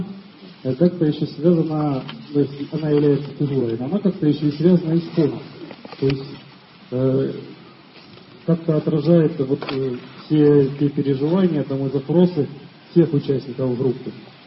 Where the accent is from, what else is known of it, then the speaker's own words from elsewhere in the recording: Donetsk, Donetsk Oblast, Ukraine; вот я приехал из Донецка, вот у меня там с тем, что там происходит, много переживаний связано.